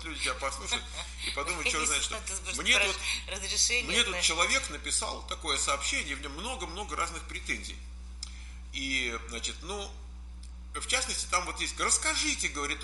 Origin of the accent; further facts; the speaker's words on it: Ukraine; now in San Jose, United States; мы говорим, с Украины, но живем в Сан-Хосе.